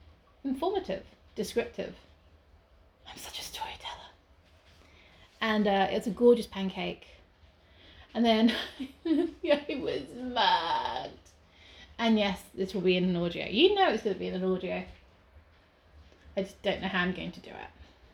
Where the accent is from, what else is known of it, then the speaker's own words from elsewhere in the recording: England, United Kingdom; Because I am English and I do love to talk about the weather.